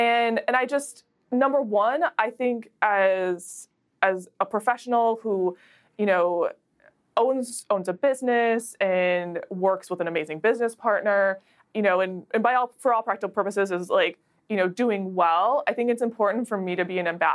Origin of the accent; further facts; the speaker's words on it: North Dakota, United States; But I'm also from North Dakota, so that's like a suck it up and just like pull your life together and move on.